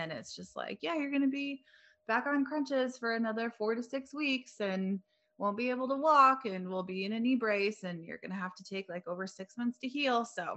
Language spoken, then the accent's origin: English; Barstow, California, United States; I grew up in Barstow. From like 1991 to like 97.